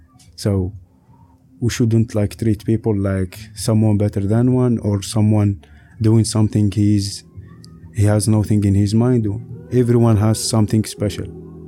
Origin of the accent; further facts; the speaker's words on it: Algeria; English is a second language; moved away; I am from Algeria. I have 25 years old. I came here since 9 December 2016.